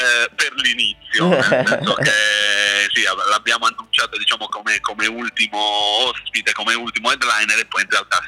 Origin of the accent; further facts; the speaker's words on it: Sardinia, Italy; perché siamo sardi